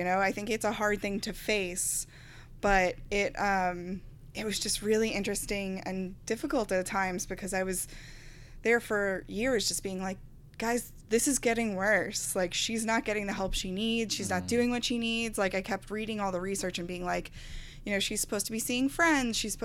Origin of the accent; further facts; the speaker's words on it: Garden City, New York, United States; But I'm originally from Nassau County, from Garden City.